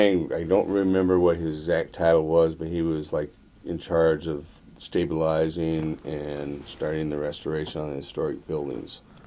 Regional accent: Skagway, Alaska, United States; My dad came up to Alaska during World War II with the Army, helped build the work on Alaska Highway, and he got transferred to Skagway when the Army took over the railroad to work on the railroad.

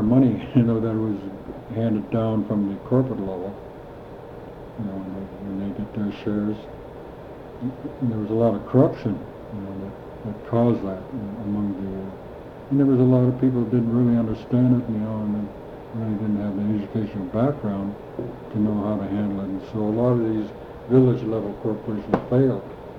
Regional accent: Metlakatla, Alaska, United States

